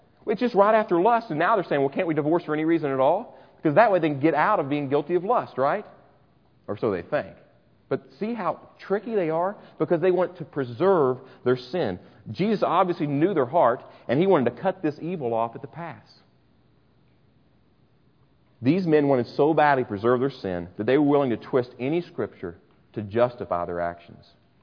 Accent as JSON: {"language": "English", "region": "Kentucky", "country": "United States", "said": "because I'm from Kentucky, I mean, I don't even wear shoes in Kentucky"}